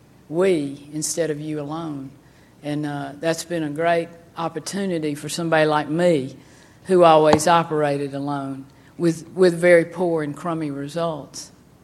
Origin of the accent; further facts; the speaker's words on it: Decatur, Alabama, United States; when I was growing up in Decatur, Alabama, my mother was an evangelical Christian